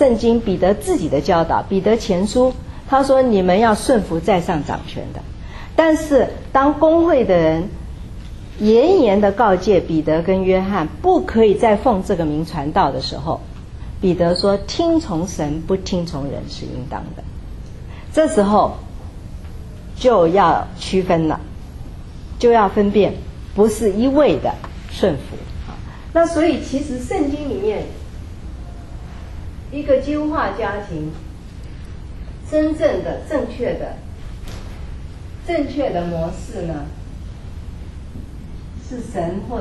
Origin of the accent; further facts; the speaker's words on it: China; 所以我们中国人也是重男轻女。